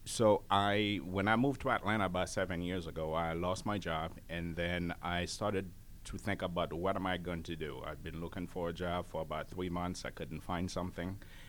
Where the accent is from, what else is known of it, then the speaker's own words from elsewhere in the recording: Haiti; now in United States; I'm originally from Haiti, and I've been in the States now for about 30 years, where I went to high school and college in New York.